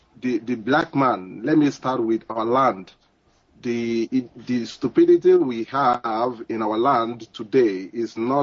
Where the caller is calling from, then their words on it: Guangzhou, Guangdong, China; I am calling from China, from Guangzhou in China.